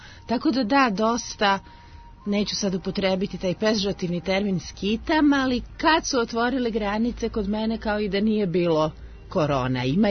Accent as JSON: {"language": "Serbian", "region": "Belgrade", "country": "Serbia", "tie": "born there", "said": "osim što sam rođena u Beogradu"}